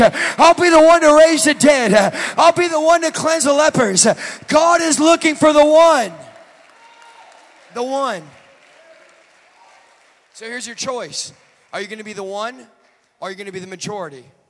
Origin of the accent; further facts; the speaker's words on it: Georgia, United States; I am from Georgia. Y'all better help me preach this morning.